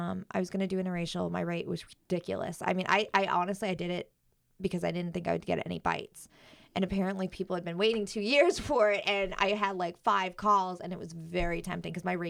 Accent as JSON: {"language": "English", "town": "Boston", "region": "Massachusetts", "country": "United States", "said": "Yes, I'm from Boston, so."}